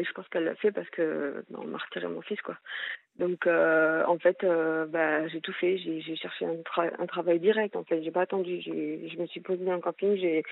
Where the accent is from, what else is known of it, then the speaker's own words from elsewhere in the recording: Hauts-de-France, France; À la base, je suis nordiste, je suis partie dans le sud